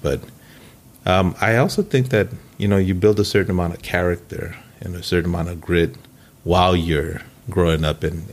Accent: Los Angeles, California, United States; also born or lived in Michoacán, Mexico; Born in Michoacán, Mexico, and when I was about 4 years old, my entire family immigrated to the United States, and we ended up in South Los Angeles.

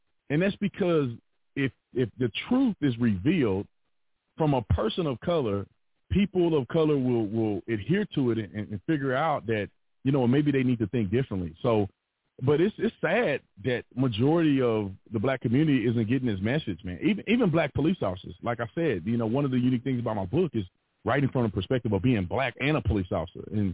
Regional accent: United States; I like to use that because I'm an American first.

